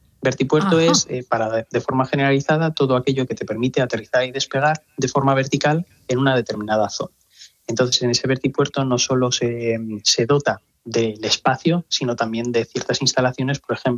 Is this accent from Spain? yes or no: yes; Zaragoza, Aragon, Spain; Entonces, yo soy maño